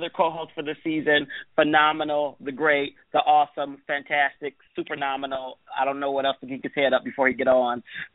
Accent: Michigan, United States; now in California, United States; I'm from Michigan, but I stay here in California.

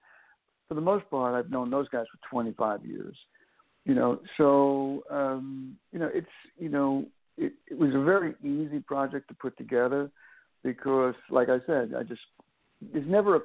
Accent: New York, United States; when I was growing up on Long Island and New York.

